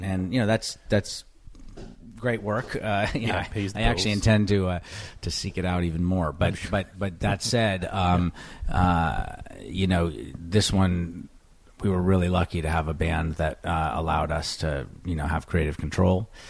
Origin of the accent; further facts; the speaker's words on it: California, United States; it's three different cinemas in my hometown, the Bay Area.